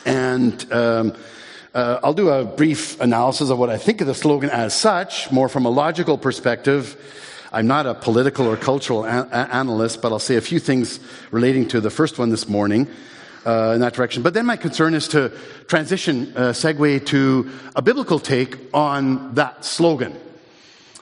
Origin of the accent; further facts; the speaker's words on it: Vancouver, British Columbia, Canada; Way back in the 70s, I remember growing up in Vancouver, and McDonald's opened shop right in my neighborhood, Carisdale. That's the west side of Vancouver.